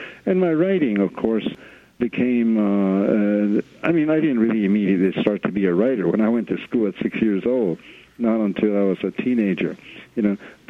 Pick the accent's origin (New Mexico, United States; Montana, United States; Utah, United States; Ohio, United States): New Mexico, United States; McCarty's; when I was a child, a boy, growing up in the Acoma community of McCarty's, where I was raised in the small village on the reservation, west of Albuquerque, I became aware of my world, that is the cultural world of the Acomejano or Acoma people